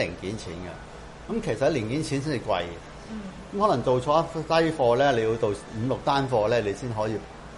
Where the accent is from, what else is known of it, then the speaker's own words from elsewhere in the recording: Hong Kong; now in Taiwan; 還有很多步伐和我們香港人很不同，剛剛來你是不適應的人會很猛，